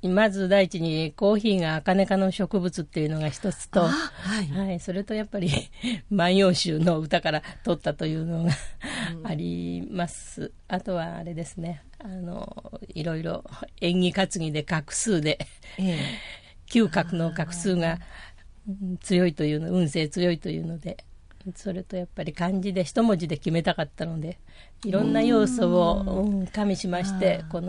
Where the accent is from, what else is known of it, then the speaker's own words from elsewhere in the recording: Shizuoka, Japan; 静岡では一番の繁華街でしたから、そういう街で生まれ育ってきまして